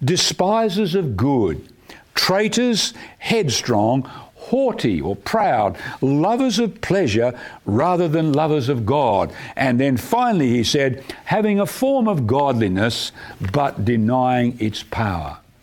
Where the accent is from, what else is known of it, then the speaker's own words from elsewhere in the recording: Perth, Western Australia, Australia; when I was a kid growing up in Perth in Western Australia, in summertime we'd go sleep outside because it gets hot in Perth